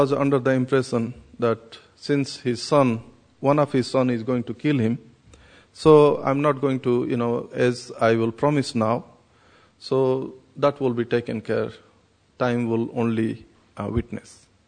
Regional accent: Puri, Odisha, India; since I am from Jagannath Puri

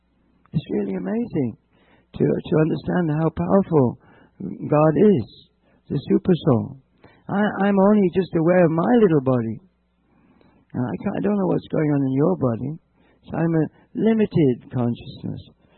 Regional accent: Colombia; English is a second language; then they said, where do you come from? Where do you come? I come from Colombia.

